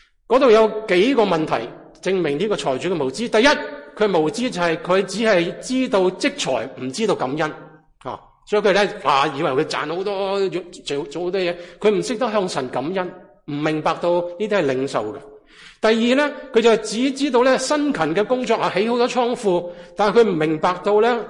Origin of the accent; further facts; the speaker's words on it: United States; 讲下我哋美国人而家嘅情况吓